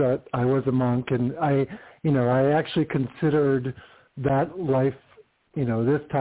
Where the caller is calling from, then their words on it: California, United States; I'm in California.